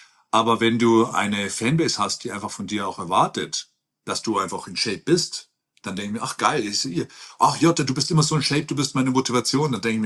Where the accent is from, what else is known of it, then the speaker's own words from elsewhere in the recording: Ergolding, Bavaria, Germany; moved away as an adult; also born or lived in Landshut / Munich; now in Los Angeles, United States; Ich bin in Ergolding aufgewachsen. Zur damaligen Zeit 10.000 Einwohner. Wir waren das letzte Haus bei den Feldern. Ich bin zwischen Kühen und Odel aufgewachsen. Ja, voll der Bauer. Und dann von Ergolding nach Landshut, von Landshut nach München, von München nach LA.